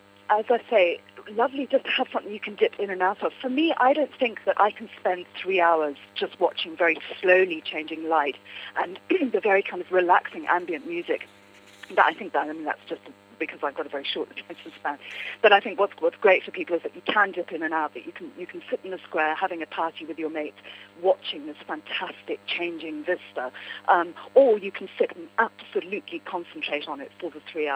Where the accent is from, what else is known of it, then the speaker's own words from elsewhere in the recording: United Kingdom; I'm British.